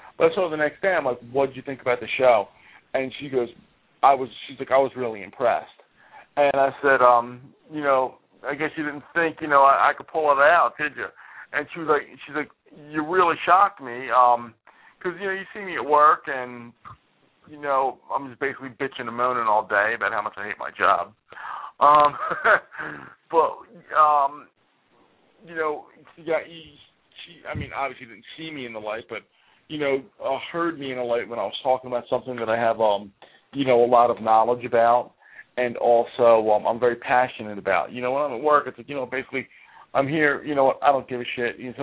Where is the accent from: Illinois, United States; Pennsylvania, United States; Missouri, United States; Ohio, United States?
Pennsylvania, United States; Cheltenham; I grew up in Cheltenham, Pennsylvania. The church is only a couple miles from where I grew up.